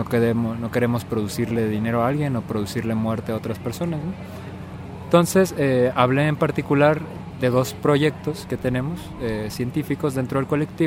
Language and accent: Spanish; Mexico City, Mexico; vengo de la ciudad monstruo, de la Ciudad de México